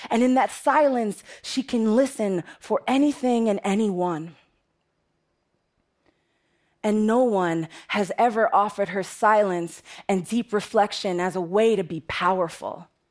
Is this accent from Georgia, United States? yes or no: no; Bronx, New York, United States; Like I said, I'm from the Bronx, and the Bronx is tough.